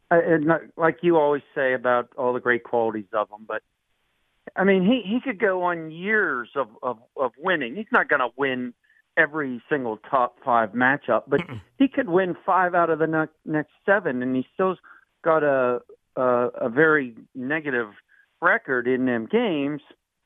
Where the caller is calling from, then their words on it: Altoona, Pennsylvania, United States; from Altoona.